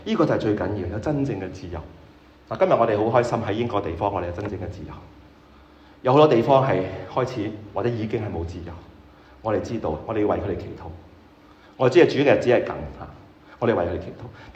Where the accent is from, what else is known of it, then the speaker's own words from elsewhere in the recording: China; now in United Kingdom; 我身為中國人，我都係咁講。